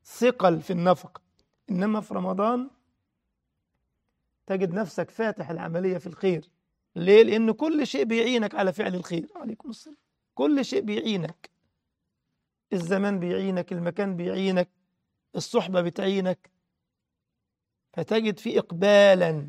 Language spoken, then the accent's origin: Arabic; Egypt; تخيل واحد اسمه الباز عندنا في مصر صحفي